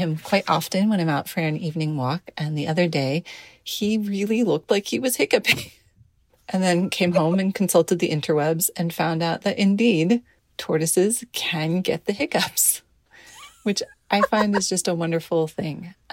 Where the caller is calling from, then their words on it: San Diego, California, United States; I'm voice memoing from San Diego, California.